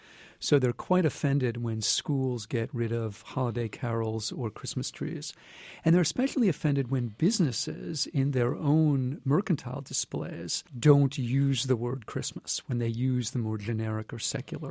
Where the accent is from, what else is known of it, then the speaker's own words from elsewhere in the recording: United States; and I'm an American.